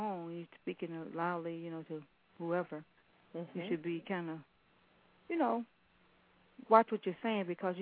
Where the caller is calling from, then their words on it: Ellenwood, Georgia, United States; I'm calling from Ellenwood, Georgia.